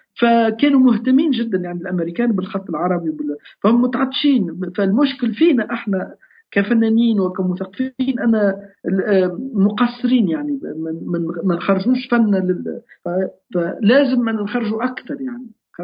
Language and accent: Arabic; Tunisia; انطلاقا من موقعي كتونسي وكعربي، لازم أني أكون منفتح عن العالم لكن بلوني العربي.